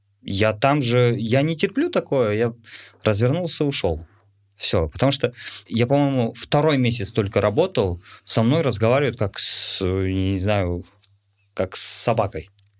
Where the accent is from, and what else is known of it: Kazakhstan